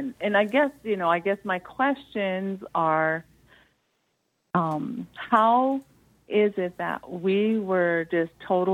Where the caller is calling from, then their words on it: Belcourt, North Dakota, United States; Well, I'm calling from the Turtle Mountains in Belcourt, North Dakota.